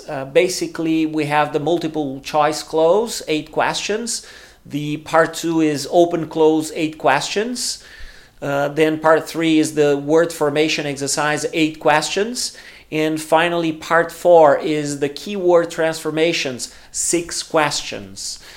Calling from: Porto Alegre, Rio Grande do Sul, Brazil; English is a second language

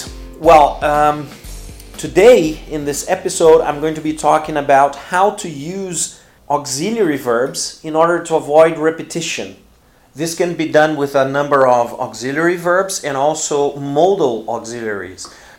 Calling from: Porto Alegre, Rio Grande do Sul, Brazil; English is a second language

